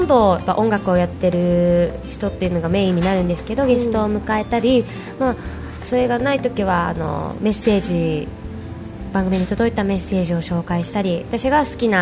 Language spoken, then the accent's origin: Japanese; Okinawa, Japan; 沖縄県で生まれて育って、今も県内で主にシンガーソングライターとしてだったり、ラジオ番組で話したりとかっていうことをしながら活動してます。